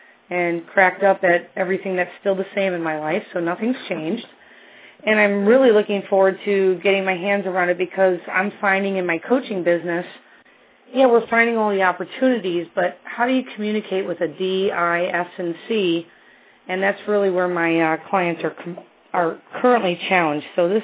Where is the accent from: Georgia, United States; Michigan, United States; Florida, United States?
Michigan, United States; Bloomfield; I'm from Bloomfield, Michigan, and I currently work in the automotive sector, coaching clients in dealerships.